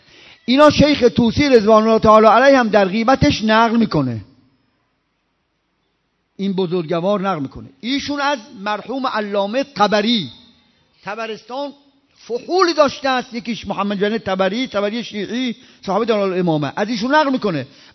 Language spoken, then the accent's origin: Persian; Ahvaz, Khuzestan, Iran; قلت من الاهواز، من از بچه اهوازم.